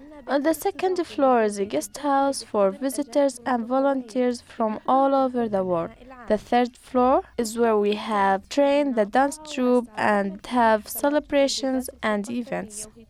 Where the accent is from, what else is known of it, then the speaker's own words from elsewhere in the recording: Dheisheh camp, Bethlehem Governorate, Palestine; from Dehesha camp in Palestine. I'm a refugee